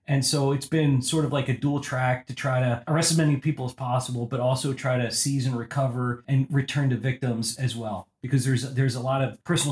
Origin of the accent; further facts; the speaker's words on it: Virginia, United States; Yeah, so I grew up in Virginia. My dad was a Secret Service agent.